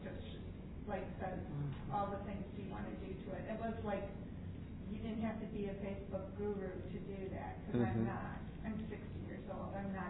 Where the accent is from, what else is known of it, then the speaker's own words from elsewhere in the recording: Detroit, Michigan, United States; because I'm from the Detroit area